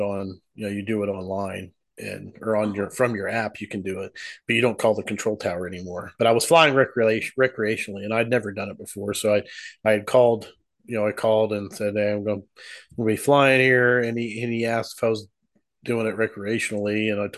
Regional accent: Pennsylvania, United States; Yep, I'm originally from Pennsylvania, so

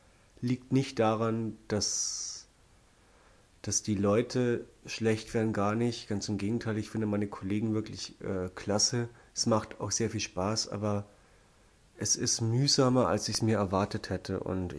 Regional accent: Essenbach, Bavaria, Germany; es läuft ein Stück in Essenbach, wo ich herkomme

